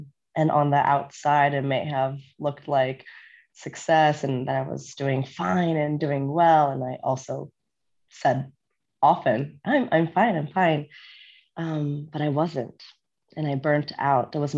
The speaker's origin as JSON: {"language": "English", "country": "United States", "lives_now": "Gothenburg, Sweden", "said": "I am from the States, but currently have a Swedish passport, though I speak no Swedish whatsoever."}